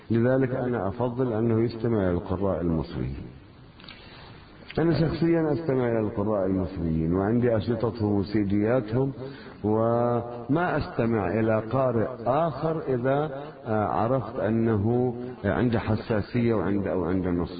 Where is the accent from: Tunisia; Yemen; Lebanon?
Lebanon; South Lebanon; أنا قريتنا من الشريط الحدودي حررت